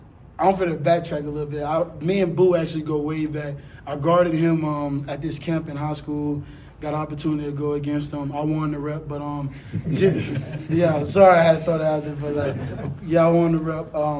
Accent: the South, United States; now in Colorado, United States; And, you know, I'm from the South, and, you know, moving far, far away from that is definitely different. But it just felt like when I stepped foot in Colorado for the first time, it felt like, dang, this is just like Mississippi.

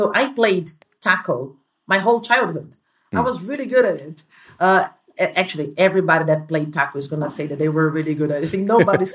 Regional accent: Brazil; when we started cricket here in my hometown, there was no cricket.

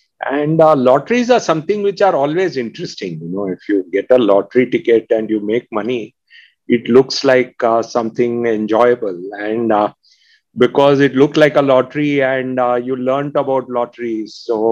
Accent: Chennai, Tamil Nadu, India; I hail from Chennai. And okay. I grew up in Chennai in a suburb called Annanagar.

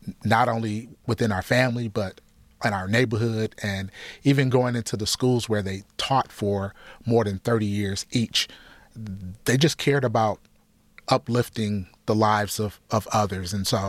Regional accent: Highland Park, Michigan, United States; also born or lived in Brooklyn; Well, Highland Park, I grew up in we moved there in the late 60s. Actually, I came here from Brooklyn, New York with my grandmother.

